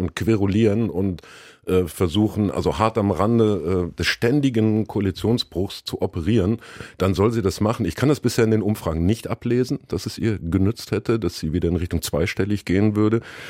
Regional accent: Dortmund, North Rhine-Westphalia, Germany; Nee, müsste ja bei mir als Dortmunder auch dann Pilz sein.

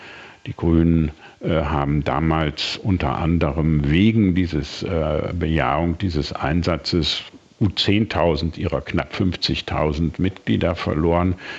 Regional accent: Northern Germany, Germany; Ich bin Norddeutscher und ich habe gesehen, was im Kosovo passierte.

